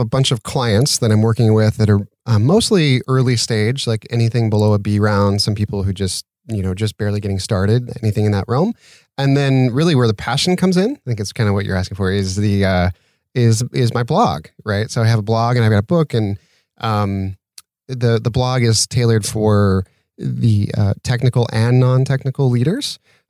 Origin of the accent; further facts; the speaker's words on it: Utah, United States; moved away as an adult; now in Santa Monica, United States; Utah, like nowhere land.